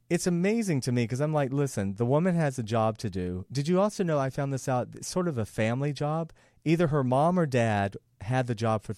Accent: the South, United States; And I'm from the South. I can say that.

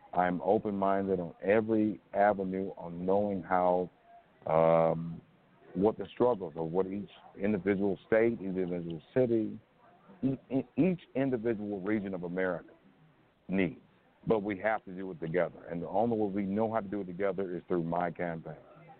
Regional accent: Cleveland, Ohio, United States; I'm from Cleveland, so it started here.

